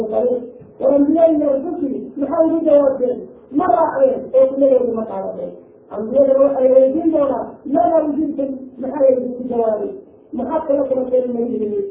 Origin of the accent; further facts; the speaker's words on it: Kuwait; أنا من الكويت